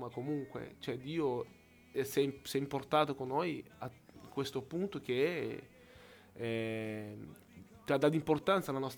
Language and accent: Italian; Brasília, Federal District, Brazil; also born or lived in Rio de Janeiro; Io sono nato a Rio, sì, però poi dopo mi sono trasferito a Brasilia, dove ho vissuto tutta la mia infanzia, adolescenza, dove ho conosciuto mia moglie, dove ho casa adesso, ho le mie attività tutte a Brasilia